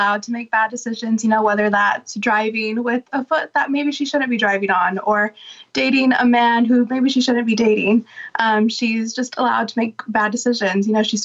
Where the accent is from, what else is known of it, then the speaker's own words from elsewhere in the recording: California, United States; from California.